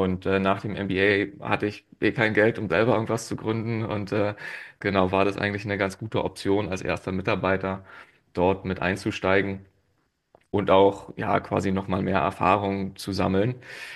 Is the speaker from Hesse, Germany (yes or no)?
no; Eberswalde, Brandenburg, Germany; ich komme ursprünglich aus Eberswalde bei Berlin, habe dort ein duales Studium gemacht